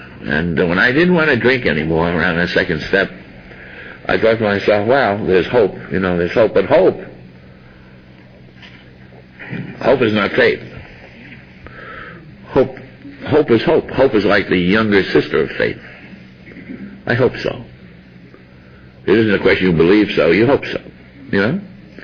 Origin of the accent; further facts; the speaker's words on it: Ireland; I'm Irish, I'm fanciful, I cry a lot.